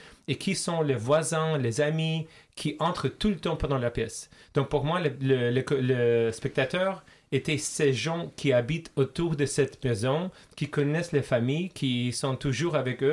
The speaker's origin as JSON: {"language": "French", "country": "Azerbaijan", "first_language": "Russian", "second_language": "French", "said": "Moi, je suis originaire d'Azerbaïdjan et donc je parle en russe, c'est mon langue maternelle."}